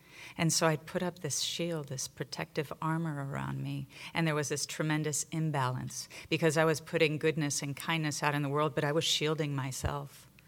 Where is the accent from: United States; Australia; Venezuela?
Venezuela; And I grew up in Venezuela, so mangoes were something that I could relate to.